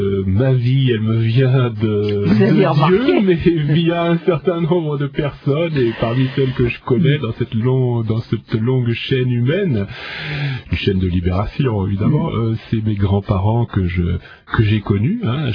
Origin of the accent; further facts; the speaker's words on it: New York, United States; moved away; mon père est américain, et donc j'ai cette double nationalité par mon père, et j'ai vécu mon enfance à New York, et du côté de ma mère, une famille lyonnaise, donc restée en France